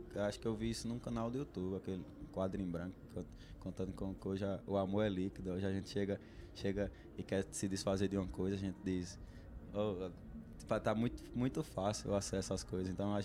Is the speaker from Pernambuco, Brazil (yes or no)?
yes; Pernambuco, Brazil; Porque como eu vim do sertão de Pernambuco, né, ele queria passar... Um pouco do retrato que é Pernambuco.